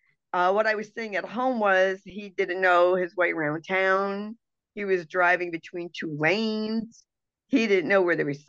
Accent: New Jersey, United States; Yes, I'm from New Jersey, as you can tell by my accent.

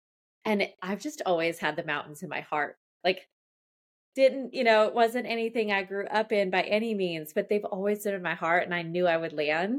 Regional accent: De Pere, Wisconsin, United States; I'm from Depere, which people don't even know.

